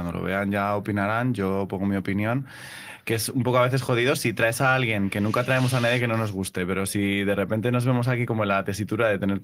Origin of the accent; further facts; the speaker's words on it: Madrid, Community of Madrid, Spain; porque además yo soy de Madrid, con lo cual he vivido lo que es estar en Chueca